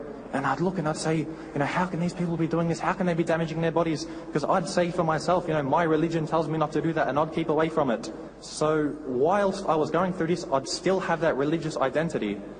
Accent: Melbourne, Victoria, Australia; born there; To begin, I was born in Melbourne, Australia, to an Italian father and a mother of Italian heritage.

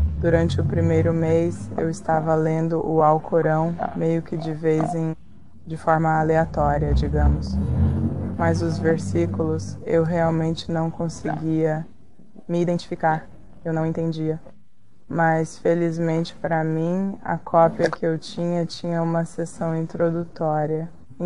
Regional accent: New Jersey, United States; Portuguese is a second language; Eu tive a chance de morar no Texas por 1 ano, uma ótima comunidade muçulmana. Eu também morei na minha cidade natal, Nova Jersey, quando eu era professora de escola islâmica lá.

